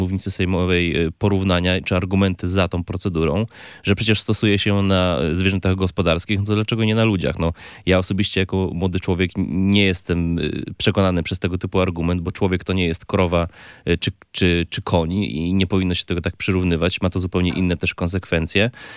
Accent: Gdańsk, Pomeranian Voivodeship, Poland; A ja też mam jako gdańszczanin takie osobiste przeczucie

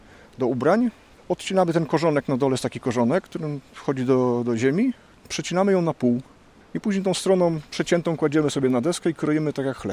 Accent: Gdynia, Pomeranian Voivodeship, Poland; jak się przeprowadziłem z Gdyni na Przymorze, pobliżej obecnego parku Regana, to tam były kiedyś łąki, tam się pasły krowy.

